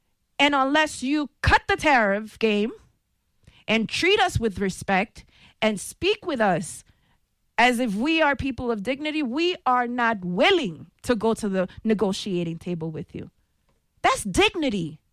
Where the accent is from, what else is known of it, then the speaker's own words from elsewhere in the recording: New York, United States; I'm from New York. We know it.